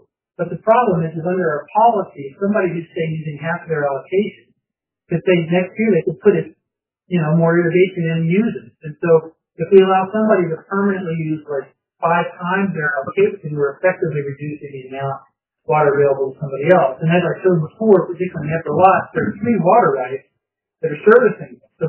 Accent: East Coast, United States; I'm from the East Coast, we had a well

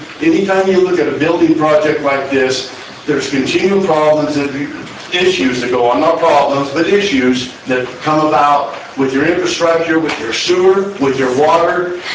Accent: Utah, United States; I was born and raised in Utah, and I spent a lot of time as a kid.

